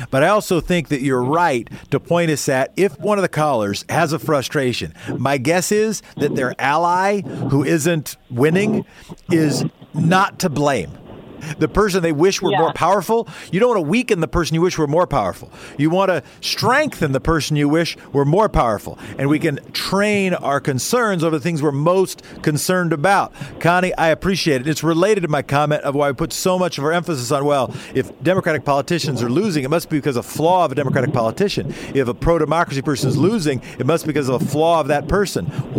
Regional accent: Oregon, United States; That's a capital city of my home state.

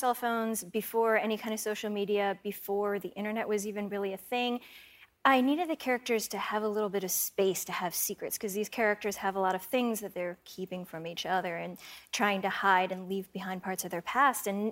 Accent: Shaker Heights, Ohio, United States; a lot of things that I thought were normal from growing up in Shaker Heights were actually not normal at all, both good and bad.

